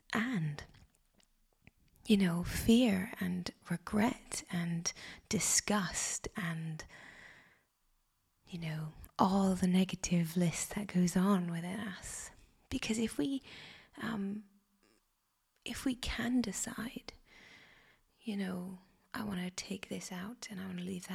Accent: Canada; My family are in Canada, I'm Canadian

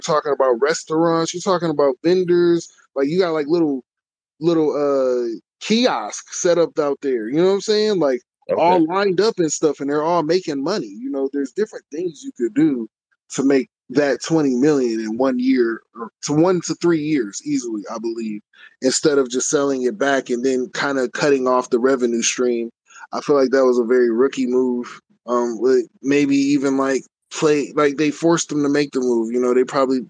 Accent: Buffalo, New York, United States; I'm from Buffalo. That's where I'm from.

